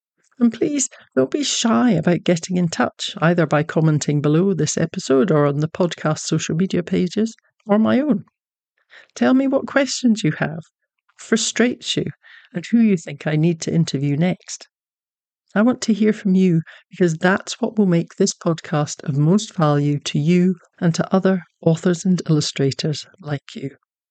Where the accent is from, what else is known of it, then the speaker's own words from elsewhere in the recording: Scotland, United Kingdom; now in Texas, United States; I'm a Scottish Texan historical novelist who has two books out for young adults with HarperCollins, both set in Scotland during World War II.